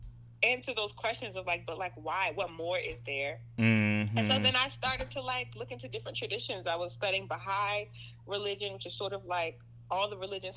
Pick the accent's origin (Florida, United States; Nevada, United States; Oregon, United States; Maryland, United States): Maryland, United States; Baltimore; I mean, I'm from Baltimore, I grew up like a Baltimore child.